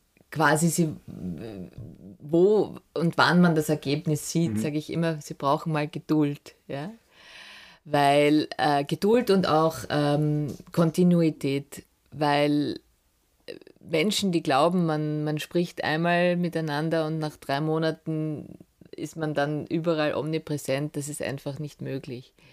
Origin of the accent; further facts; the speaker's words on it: Upper Austria, Austria; so hat es begonnen als Oberösterreicherin